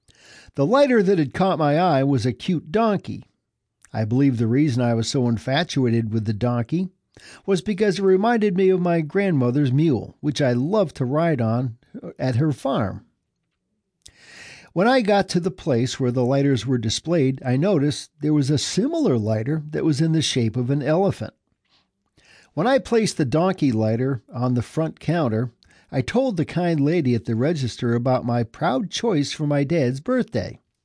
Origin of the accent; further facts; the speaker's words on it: Valley Stream, New York, United States; moved away as an adult; I grew up on Long Island in the village of Valley Stream from elementary through high school. After college, I left to get married and raise my family. I recently returned to my old hometown.